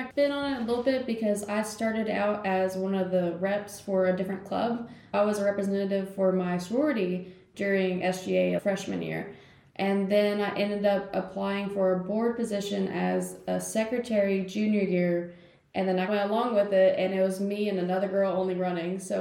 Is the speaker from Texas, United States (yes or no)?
no; Maryville, Tennessee, United States; So I was raised mostly in Maryville, Tennessee, and that is where I went to high school as well for all 4 years. So definitely a rebel, born and raised.